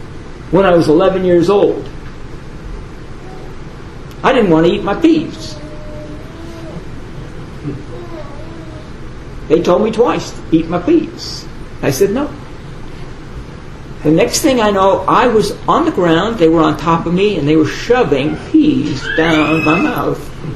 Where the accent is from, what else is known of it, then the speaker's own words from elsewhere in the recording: California, United States; And we grew up in Southern California. We get a lot of earthquakes there.